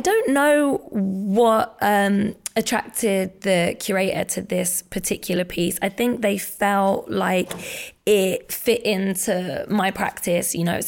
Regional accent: United Kingdom; And for me, as a Brit, I think on both sides of my family

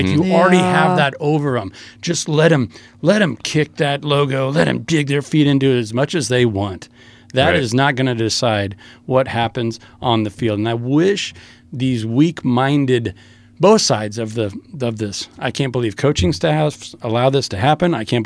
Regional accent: Nebraska, United States; And I know I'm from Nebraska and I'm a diehard Nebraska fan, but get out of here with that.

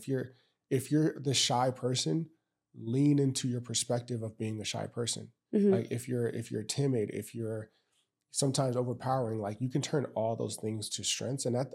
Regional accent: Los Angeles, California, United States; And we're just talking about like growing up in Los Angeles, football culture.

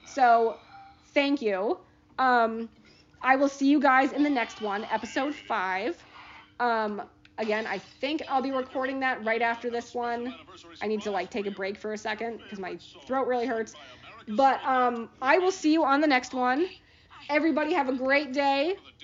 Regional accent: Connecticut, United States; So, anyway, again … from Connecticut.

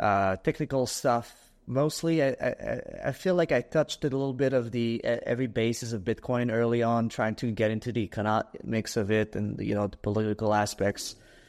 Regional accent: Quebec City, Quebec, Canada; I'm from Canada, small city. I mean, I'm from Quebec City, Canada.

